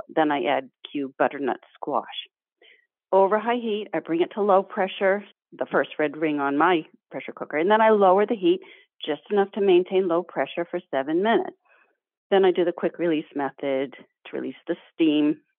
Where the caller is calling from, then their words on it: Massachusetts, United States; Wamsutt, Mass.